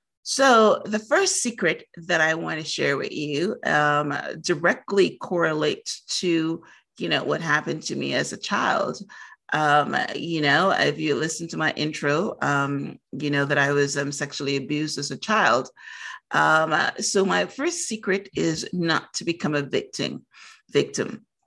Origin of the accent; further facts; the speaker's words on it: Guyana; born there; I was born in British Guiana, which is South America. And when I was born, Guyana was a very poor country.